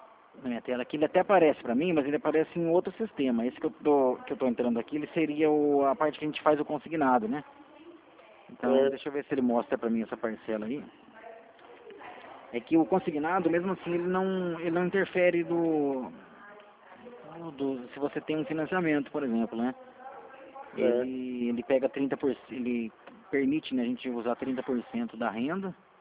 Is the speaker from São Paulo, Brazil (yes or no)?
yes; Piracicaba, São Paulo, Brazil; nós somos de Piracicaba.